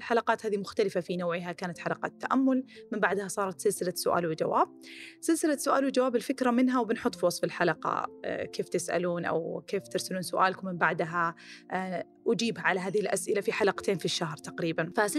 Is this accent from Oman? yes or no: no; Khobar, Eastern Province, Saudi Arabia; استديو جديد ومكان جديد في مدينتي مجددا الخبر هذه المرة، طبعا قريبة من الدمام هم كلهم سوا